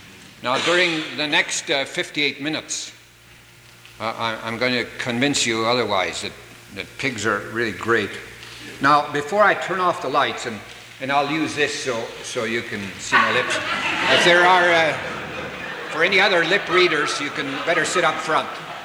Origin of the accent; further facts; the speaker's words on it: East Stanwood, Washington, United States; I was raised in East Stanwood. Well, not really in East Stanwood. I was east of East Stanwood in a place called Snooze Hill. We had pigs on the farm